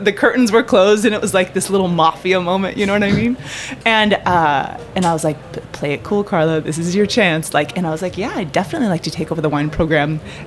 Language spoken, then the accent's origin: English; California, United States; Southern California originally.